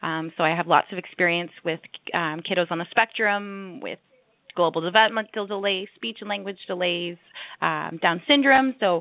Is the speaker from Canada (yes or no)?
yes; Mississauga, Ontario, Canada; I grew up in Mississauga in Ontario. I grew up with my older brother and my two parents.